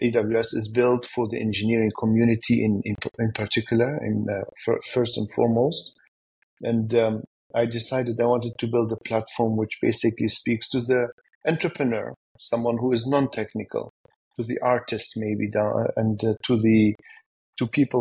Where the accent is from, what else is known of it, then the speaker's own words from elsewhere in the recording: Germany; English is a second language; being bilingual myself, so I have Syrian origins, was born and raised in Germany, so I speak German and Arabic fluently.